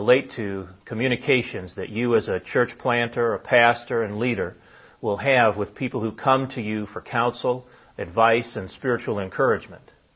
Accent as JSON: {"language": "English", "town": "Kankakee", "region": "Illinois", "country": "United States", "said": "I'm an attorney from Kankakee, Illinois"}